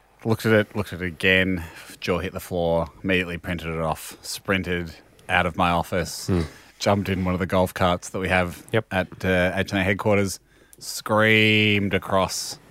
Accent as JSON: {"language": "English", "town": "Dunedin", "region": "Otago", "country": "New Zealand", "said": "I'm from Dunedin, New Zealand, so these flights, not cheap."}